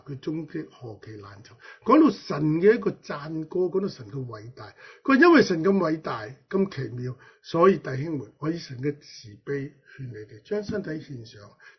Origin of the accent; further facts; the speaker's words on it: Hong Kong; 今日我哋香港人而家已经被世界冇咗啦